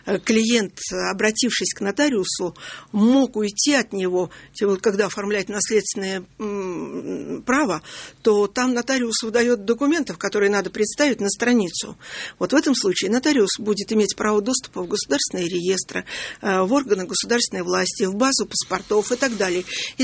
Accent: Saint Petersburg, Russia; Я еще вот я из Петербурга сама.

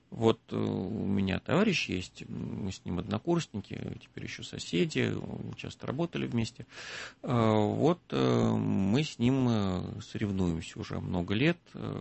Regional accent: Moscow, Russia; Сам москвич, мама из Нижнего, папа из Питера.

